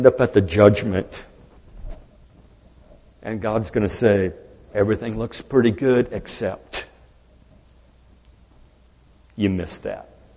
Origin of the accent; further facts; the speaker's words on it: United States; I'm an American. That counts for something. Born in this country.